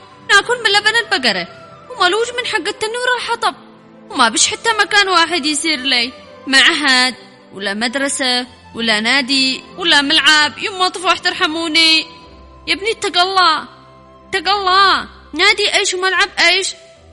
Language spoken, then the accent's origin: Arabic; Sanaa, Yemen; لو كانوا هم نازحين عندنا بصنعاء كنا نتحملهم هكذا؟